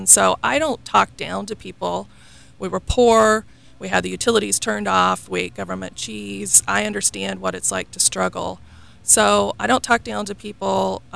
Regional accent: Kansas, United States; Okay, I'm originally from Kansas, My hometown is 20 miles away from the original Little House on the Prairie. It's in the middle of nowhere.

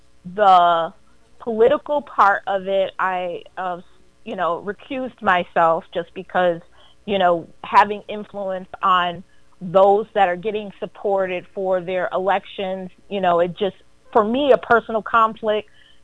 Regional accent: New York, United States; moved away; So I am originally from New York, like a lot of people that live here in Florida now.

